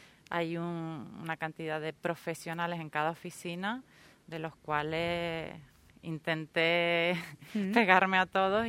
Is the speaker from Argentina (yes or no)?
no; Canary Islands, Spain; muchos majoreros que estamos aquí